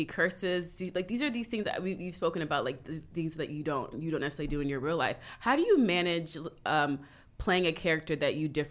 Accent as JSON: {"language": "English", "country": "Nigeria", "said": "especially being Nigerian, a lot of our families are super, you know, we're deep into our Christianity."}